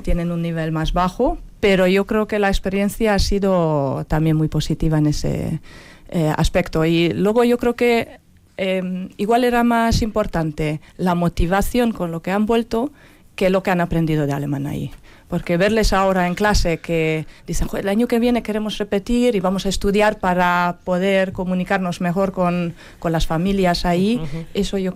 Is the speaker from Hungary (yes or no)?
yes; Hungary; born there; Spanish is a second language; No, yo nací en Hungría, pero tengo familia alemana